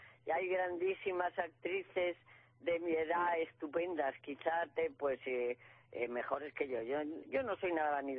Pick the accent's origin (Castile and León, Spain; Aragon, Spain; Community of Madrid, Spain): Castile and León, Spain; Valladolid; soy de Valladolid, soy castellana